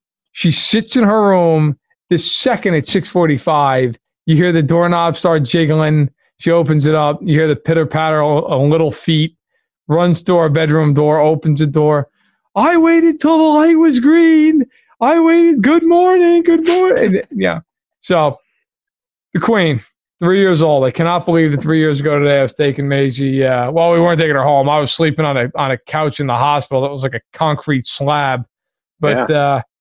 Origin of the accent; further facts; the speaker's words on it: New York, United States; As a New Yorker, I cannot stand that team.